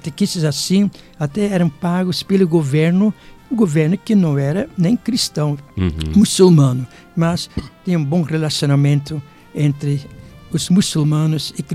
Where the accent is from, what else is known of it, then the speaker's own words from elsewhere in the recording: South Holland, Netherlands; sou de uma família muito católica, muito religiosa. Sou da Holanda, Holanda do Sul. Holanda do Sul é a parte mais católica da Holanda.